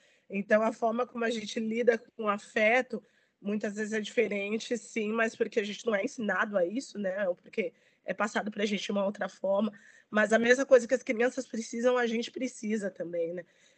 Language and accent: Portuguese; São Caetano do Sul, São Paulo, Brazil; Eu sou uma mulher preta retinta, para quem está aí assistindo. Então, eu fui criada aqui em São Caetano do Sul, que é uma cidade que tem uma imigração italiana muito forte, muito pesada.